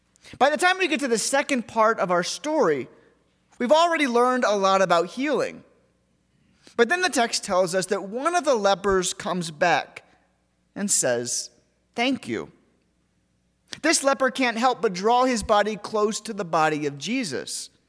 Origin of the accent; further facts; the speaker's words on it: Ohio, United States; That is not what I experienced while growing up in Ohio.